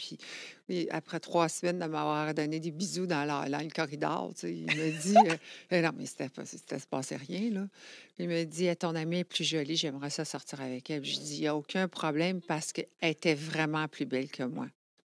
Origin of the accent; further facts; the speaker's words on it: United States; Je suis Américaine.